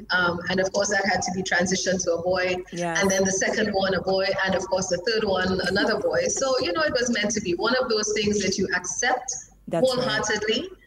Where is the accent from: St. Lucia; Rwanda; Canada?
St. Lucia; New Village, Castries; So I'm always very happy to say that I was raised in New Village. I went to the Anglican school, which is within walking distance from my house.